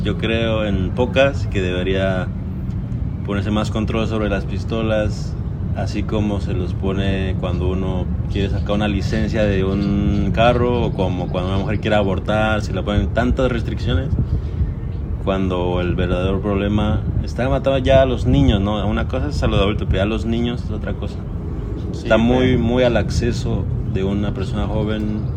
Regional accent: Quito, Pichincha, Ecuador; moved away; Yo de donde soy, de Quito, es ciudad grande, pero no es playa, es sierra, es montaña, pero es ciudad.

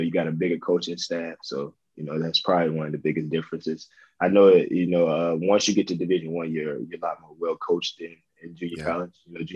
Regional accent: Birmingham, Alabama, United States; it was actually very interesting for me because it was in my hometown. You know, I got to play in front of family for about 2 years.

